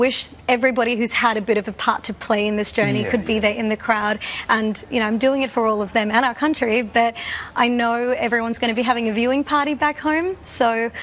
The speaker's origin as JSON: {"language": "English", "country": "Australia", "said": "he's an Australian designer with Middle Eastern heritage, and I'm an Australian woman with South Asian heritage."}